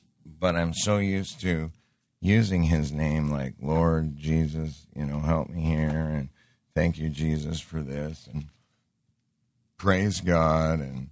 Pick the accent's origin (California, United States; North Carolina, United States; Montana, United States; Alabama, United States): Montana, United States; I grew up in Montana in a rough environment.